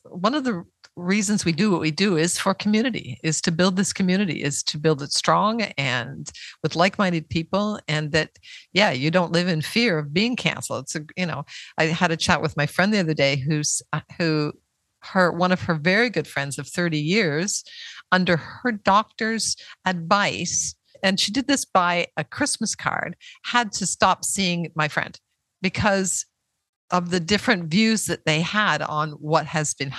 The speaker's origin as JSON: {"language": "English", "country": "Canada", "said": "Canada now, like with all the stuff that's happening in Canada, my home country, it's just a mess."}